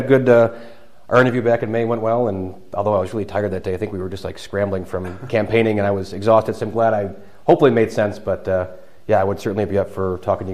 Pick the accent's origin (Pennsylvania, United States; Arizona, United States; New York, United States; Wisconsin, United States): Wisconsin, United States; Sturgeon Bay; at least in my hometown of Sturgeon Bay